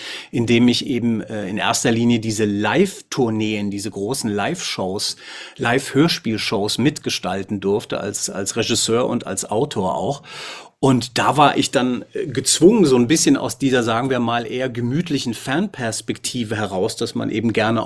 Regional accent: Hesse, Germany; Ich komme eigentlich aus Hessen und da ist es auch schwierig.

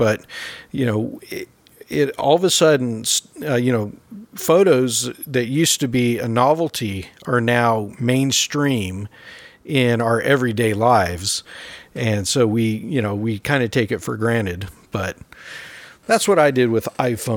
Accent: San Jose, California, United States; now in South Carolina, United States; And it was held in San Jose, California, which is my hometown, even though I live in South Carolina now.

